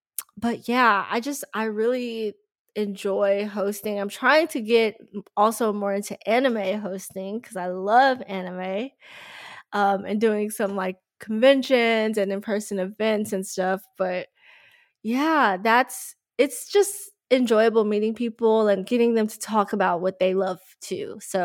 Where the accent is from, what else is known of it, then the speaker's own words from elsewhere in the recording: Dallas, Texas, United States; And like, obviously, like growing up in Dallas, being from Dallas, I loved the Mavericks.